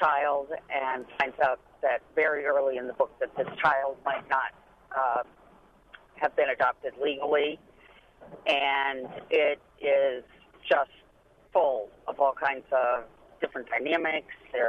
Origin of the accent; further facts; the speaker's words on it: Delaware, United States; I'm actually from Delaware and was driving through Baltimore to do a puppy rescue mission in Washington, D.C.